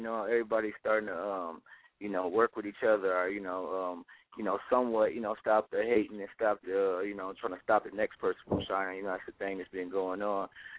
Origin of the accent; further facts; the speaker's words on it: Minnesota, United States; So I'm from Minnesota, and I figured that's originated from the 10,000 lake.